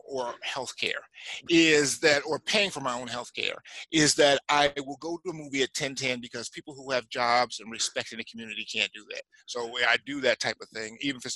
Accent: United States; I hate the Patriots because I'm American.

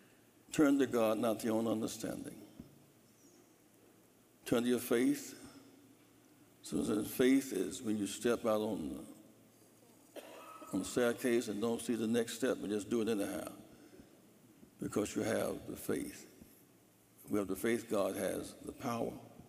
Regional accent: South Carolina, United States; I grew up in South Carolina where I began to go to Clemson with the federal marshals

